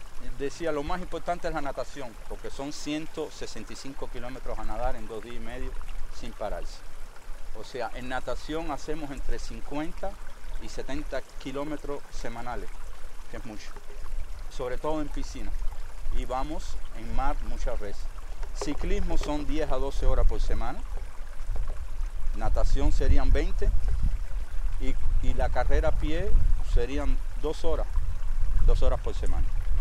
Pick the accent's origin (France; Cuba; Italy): Cuba; C'était un coup de tête que j'ai eu en allant sur une plage chez moi à Cuba.